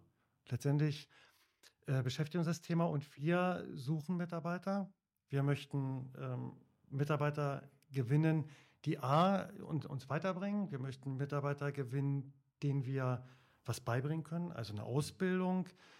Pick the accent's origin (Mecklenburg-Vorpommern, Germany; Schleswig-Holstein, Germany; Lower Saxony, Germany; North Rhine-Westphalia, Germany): Lower Saxony, Germany; now in Braunschweig, Germany; habe hier in Braunschweig studiert. Ich wollte auch, zum Studium bin ich hergekommen. Ich komme aus dem Landkreis Helmstedt und dann wollte ich hier nicht wieder weg aus Braunschweig.